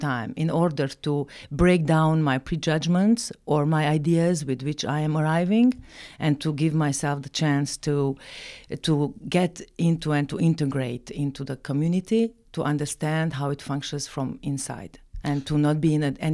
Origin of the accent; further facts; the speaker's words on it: Transylvania, Romania; as I grew up in Transylvania, I am also very familiar with some Gypsy communities and Hungarian, Romanian communities from that area.